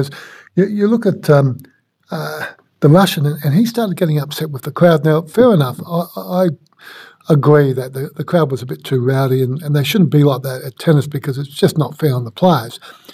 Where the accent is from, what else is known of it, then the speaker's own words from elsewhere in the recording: Australia; But inside of me, being an Aussie, I kind of got a little bit excited about it